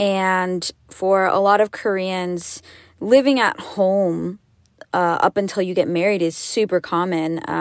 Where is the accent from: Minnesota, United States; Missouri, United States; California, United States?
Missouri, United States; St. Louis; moved away; I was born and raised in St. Louis, and Americans, we tend to be a lot more independent.